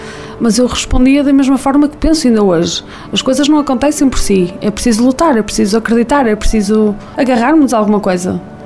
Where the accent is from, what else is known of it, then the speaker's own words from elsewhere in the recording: Viana do Castelo, Portugal; now in Vienna, Austria; Ponte, olhava para o Monte Santa Luzia, era assim um sentimento inexplicável. Pronto, estou a chegar à minha terra, que maravilha.